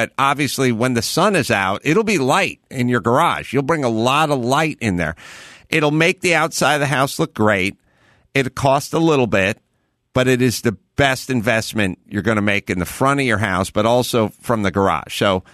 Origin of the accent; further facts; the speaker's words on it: North Hollywood, California, United States; I grew up in North Hollywood.